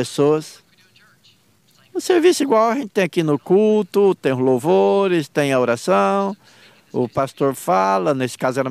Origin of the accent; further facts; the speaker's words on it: Tallahassee, Florida, United States; also born or lived in Jacksonville; Eu nasci aqui em Jacksonville. E muito novinho, mudei para Tallahassee. E lá eu vivi, fui para high school.